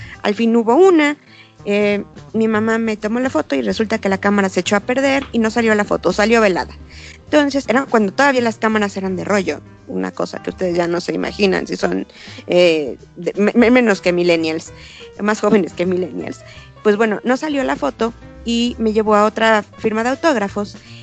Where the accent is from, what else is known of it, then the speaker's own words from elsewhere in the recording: Mexico City, Mexico; vivo y soy de la Ciudad de México.